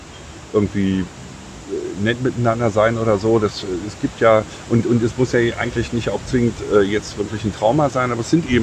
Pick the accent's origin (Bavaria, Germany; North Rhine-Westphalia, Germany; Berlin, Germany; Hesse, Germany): Berlin, Germany; Ja, ich komme aus Berlin.